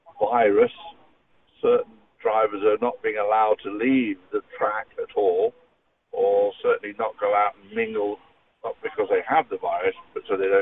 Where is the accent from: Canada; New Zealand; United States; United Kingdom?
United Kingdom; England; the village I grew up in England, which has about 11 people in it.